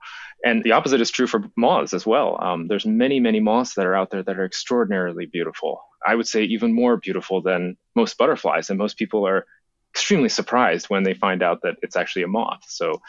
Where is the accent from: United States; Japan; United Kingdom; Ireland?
Japan; When I was a kid, I grew up in Japan, and I was really fascinated by insects.